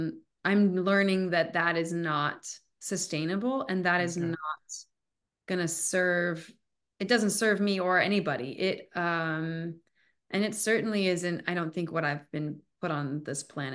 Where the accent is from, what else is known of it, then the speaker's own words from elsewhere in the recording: Wyoming, United States; Well, growing up in Wyoming, where there are not a lot of actors, all I saw were what we saw in tabloids.